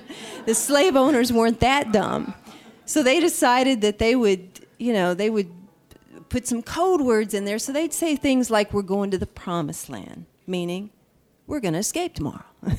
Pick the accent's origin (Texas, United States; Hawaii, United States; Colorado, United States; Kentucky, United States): Kentucky, United States; Camp meetings came out of my home state of Kentucky around 1800 out of the Presbyterian Church.